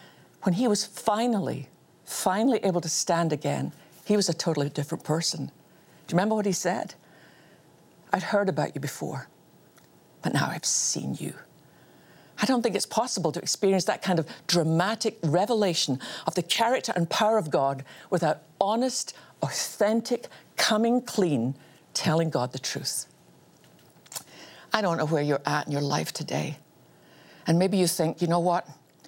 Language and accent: English; Scotland, United Kingdom; born there; I was born in Scotland had nothing to do with either of us. It's just where we were born.